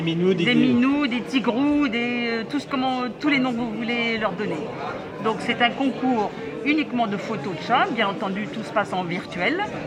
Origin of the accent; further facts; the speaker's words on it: France; now in Portugal; je suis française résidente en Algarve depuis plus de 6 ans. Avant, j'habitais dans d'autres pays à l'étranger